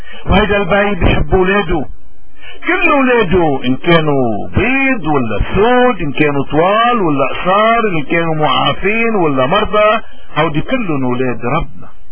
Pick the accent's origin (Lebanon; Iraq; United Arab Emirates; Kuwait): Lebanon; نحن اليوم كلبنانيين بدنا بهاليوم المقدس ندفن